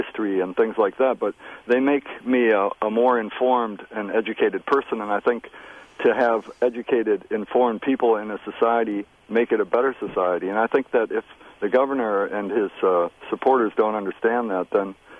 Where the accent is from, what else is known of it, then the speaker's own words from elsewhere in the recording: Wisconsin, United States; also born or lived in England; when I lived in England, I told people that I was from Wisconsin.